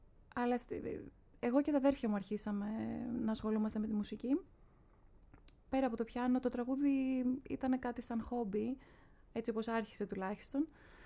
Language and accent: Greek; Athens, Attica, Greece; Θα σας πω, μεγάλωσα στην Αθήνα, με καταγωγή από τη Σπάρτη και από την Καλαμάτα.